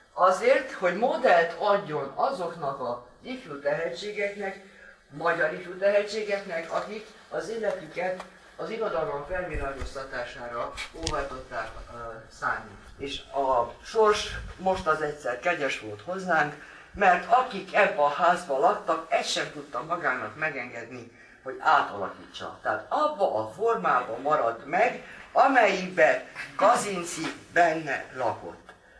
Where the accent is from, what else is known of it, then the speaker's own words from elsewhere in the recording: Érsemjén, Bihor, Romania; Itt Érseményben születtem, hát az életemből valami 7 évet töltöttem távol, aztán visszatértem ide diplomás tanárként